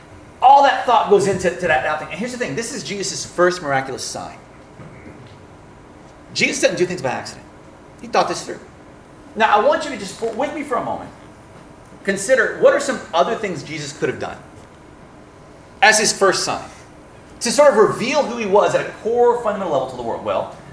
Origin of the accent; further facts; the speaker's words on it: Louisiana, United States; So I was raised in Louisiana. I'm from the deep south.